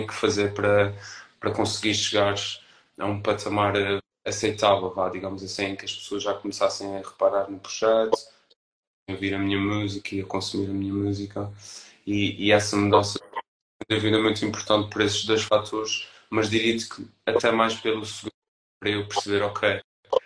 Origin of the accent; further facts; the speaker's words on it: Azores, Portugal; now in Lisbon, Portugal; eu, quando saí de São Miguel, quando mudei para Lisboa, ainda estava numa bolha completamente irrealista.